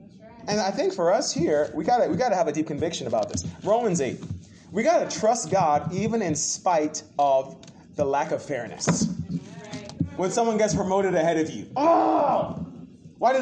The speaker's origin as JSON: {"language": "English", "country": "Jamaica", "said": "being the fact that we're from Jamaica, our heritage, it's called the West Indies, so I'm West"}